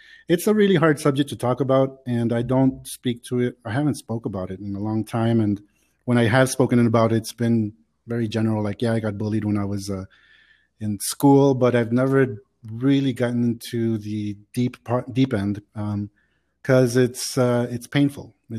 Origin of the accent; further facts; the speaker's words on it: Chicago, Illinois, United States; now in Mexico City, Mexico; I was born in Chicago back in 1976. And I currently live in Mexico City just because of work and because I love it here. But I grew up in Chicago a long time ago.